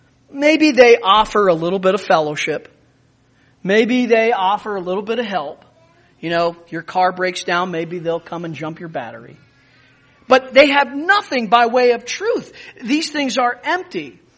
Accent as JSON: {"language": "English", "region": "Pennsylvania", "country": "United States", "tie": "born or raised there", "said": "there are some in the United States, in my home state of Pennsylvania"}